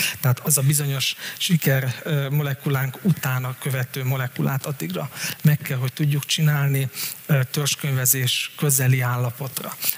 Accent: Hungary; Ugye azt szoktuk meg magyarként, hogy mi fizetjük a licenszdíjat minden után, mert minden tudást importálni kellett.

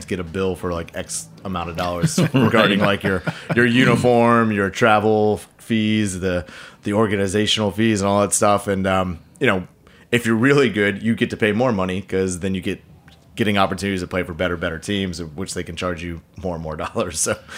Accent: New York, United States; So I am from the U.S. I know it's a crazy thing. Soccer players come from the U.S. I was born and raised in New York

